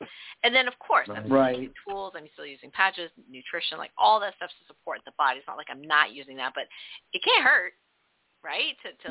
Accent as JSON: {"language": "English", "country": "Canada", "said": "I'm from Canada, so we do metric."}